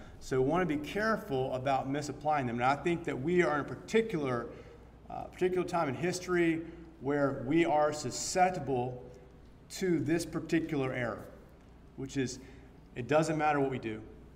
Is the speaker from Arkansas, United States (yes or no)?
yes; Arkansas, United States; accent: Arkansas; So I'm an English speaker, but only broken Arkansas English, so bear with me.